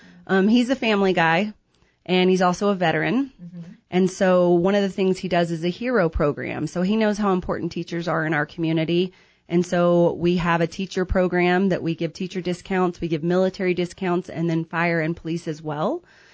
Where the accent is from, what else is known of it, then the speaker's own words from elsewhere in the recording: Arkansas, United States; accent: drawl; Well, I am from Arkansas, so if you start to hear a little bit of a drawl, that is why.